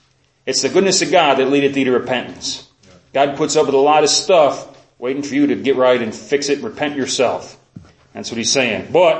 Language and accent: English; Chicago, Illinois, United States; I grew up in Chicago, and as a kid, the word we used was faggot.